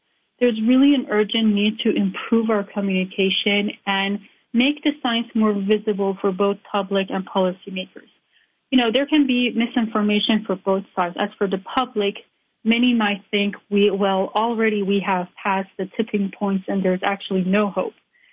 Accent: Iran; You know, growing up in Iran, I did witness many different types of environmental issues

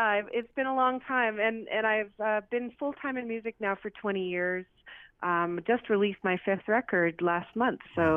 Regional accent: Northwest Territories, Canada; Yeah, so I'm from Satu Gotine. My people are from the Dena Nation, from the Satu area of that's Great Bear Lake in the northern part of Canada, Northwest Territories. We call it Denende.

